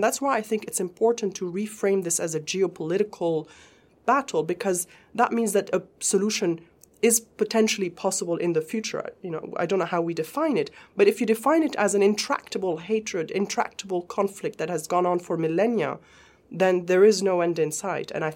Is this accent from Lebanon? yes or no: yes; Beirut, Beirut Governorate, Lebanon; You know, I grew up in Beirut in the 80s.